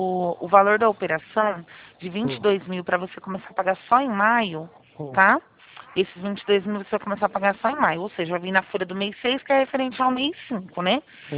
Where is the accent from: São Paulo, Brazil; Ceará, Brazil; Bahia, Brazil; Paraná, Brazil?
São Paulo, Brazil; Presidente Prudente; eu sou de Presidente Prudente.